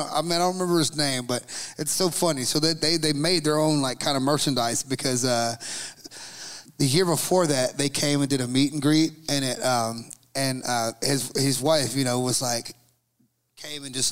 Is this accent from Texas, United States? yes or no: no; Georgia, United States; I'm from Georgia, so like we're like way too far from it, you know?